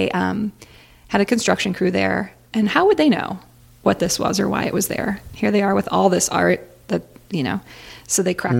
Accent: Ann Arbor, Michigan, United States; So here's the truth. I come from Ann Arbor, Michigan, where there are fairy doors.

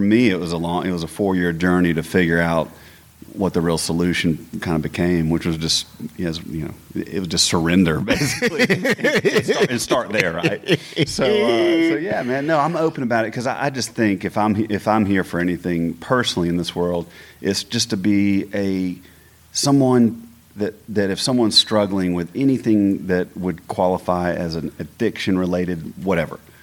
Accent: Atlanta, Georgia, United States; Here, right about 3 miles, about 5 miles from here. East Clifton.

